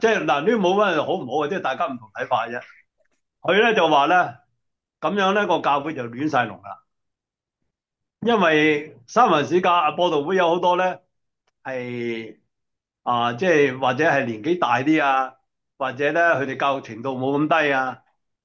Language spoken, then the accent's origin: Cantonese; China; 好似我哋中国人咧就话，君要臣死，臣不死咧就视为不忠